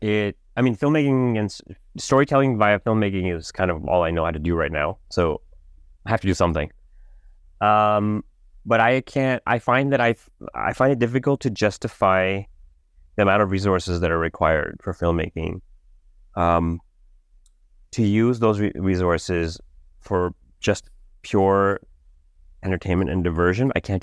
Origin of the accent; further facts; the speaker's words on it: Canada; as a Canadian, I feel I'm very lucky to be a Canadian